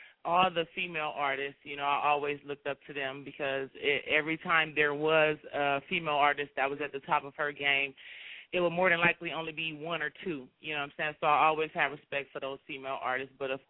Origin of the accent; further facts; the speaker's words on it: Los Angeles, California, United States; I'm from South Central Los Angeles, holding it down